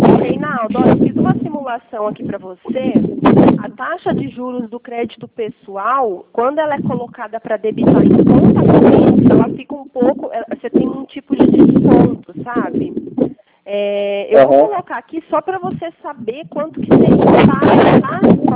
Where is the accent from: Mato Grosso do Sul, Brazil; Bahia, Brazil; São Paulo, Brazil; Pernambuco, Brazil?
São Paulo, Brazil; Pirassununga; Eu sou da região de Pirassununga